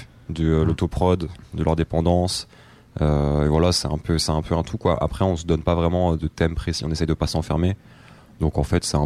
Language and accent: French; Brittany, France; On vient de Bretagne et on se fait kiffer